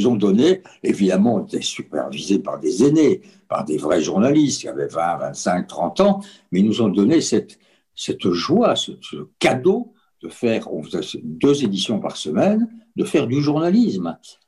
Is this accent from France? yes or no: yes; France; accent: French; Et moi, avec mon accent français, j'étais devenu une petite attraction